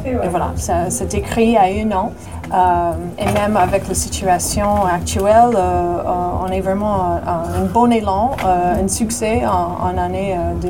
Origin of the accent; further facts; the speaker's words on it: United States; French is a second language; now in France; c'est un petit touche, petit clin d'œil sur le fait que je suis américaine.